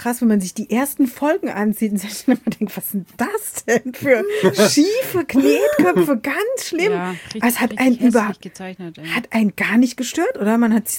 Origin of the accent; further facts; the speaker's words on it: Rhineland-Palatinate, Germany; Ich komme ja aus der Pfalz und gleich daran grenzt die Kurpfalz